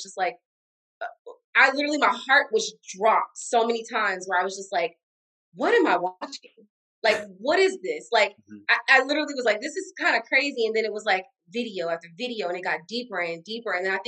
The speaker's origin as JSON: {"language": "English", "region": "North Carolina", "country": "United States", "tie": "born or raised there", "said": "Obviously, I'm from North Carolina, mm-hmm. originally born and raised."}